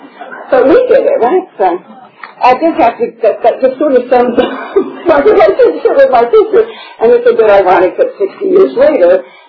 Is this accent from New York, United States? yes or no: no; Memphis, Tennessee, United States; I grew up in Memphis, Tennessee, big family.